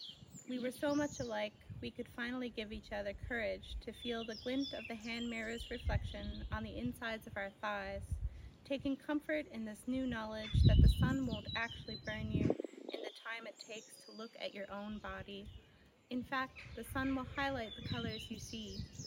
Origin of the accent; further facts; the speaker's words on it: Newfoundland and Labrador, Canada; I'm a poet from Newfoundland and Labrador, Canada